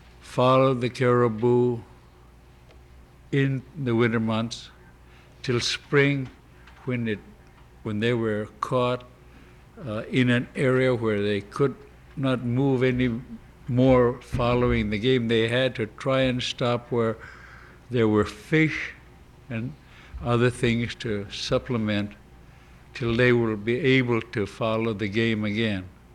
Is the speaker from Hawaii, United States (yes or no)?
no; Barrow, Alaska, United States; born there; also born or lived in Arctic; I was born in Barrow, and I've lived most of my life in the Arctic.